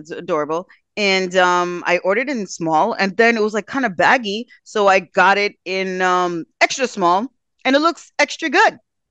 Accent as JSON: {"language": "English", "region": "New York", "country": "United States", "said": "we're from New York. We say sun"}